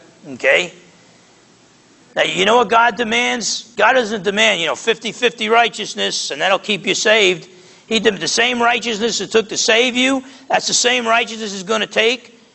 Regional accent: New Jersey, United States; if I was still as blunt as I used to be growing up in New Jersey

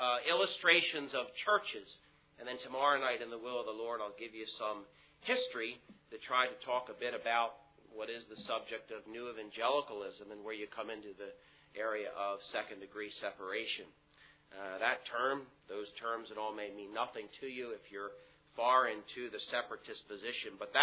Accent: United States; being an American, I, of course, tend to speak of the culture I'm from

